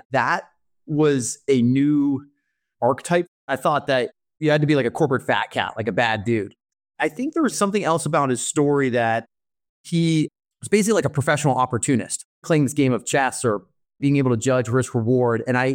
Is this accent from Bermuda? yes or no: yes; Bermuda; I'm not from a traditional background. I'm born and raised in Bermuda, but I was very focused on getting into that pipeline.